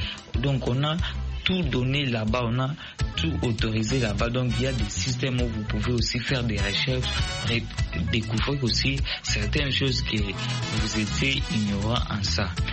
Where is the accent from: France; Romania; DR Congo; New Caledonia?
DR Congo; chez nous en RDC